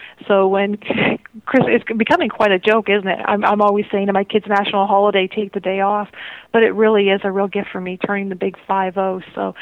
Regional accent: Canada; me being a Canadian up here.

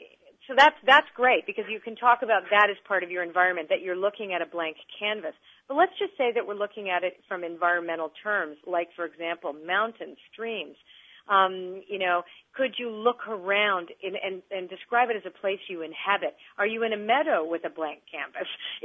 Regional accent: Canada; now in United States; I live in the States, so even though I'm a Canadian

